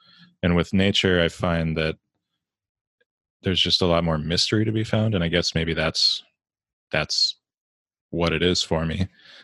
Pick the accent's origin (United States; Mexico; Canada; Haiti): United States; Midwest; because I grew up in the Midwest and I didn't really see much other than cornfields.